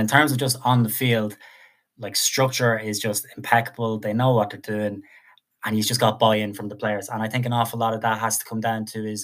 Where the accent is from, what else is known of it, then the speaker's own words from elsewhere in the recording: Ireland; and as an Irishman, it's tough to praise Declan Rice